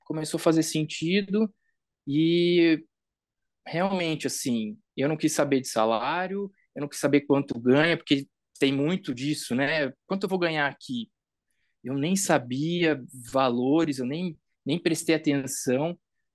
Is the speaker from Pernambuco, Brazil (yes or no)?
no; Botucatu, São Paulo, Brazil; Eu sou de Botucatu, interior de São Paulo.